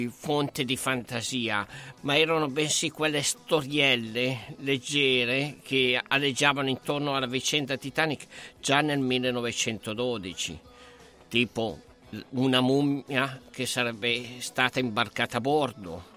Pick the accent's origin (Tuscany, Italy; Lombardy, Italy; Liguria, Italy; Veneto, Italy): Lombardy, Italy; Gallarate; born there; sono nato a Gallarate in provincia di Varese nel 1957